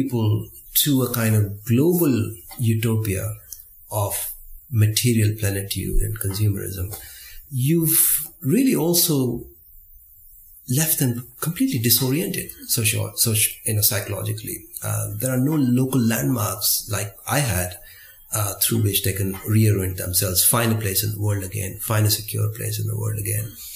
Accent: India; I remember growing up in India in the 1970s and 80s

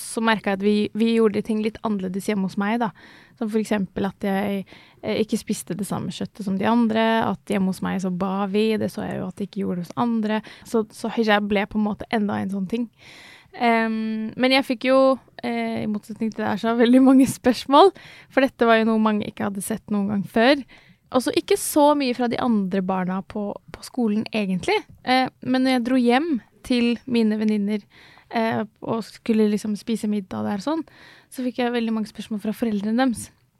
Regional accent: Ski, Akershus, Norway; jeg vokste opp utenfor Oslo, i Ski. Så jeg, der var jo jeg den eneste på hele barneskolen som hadde på hijab.

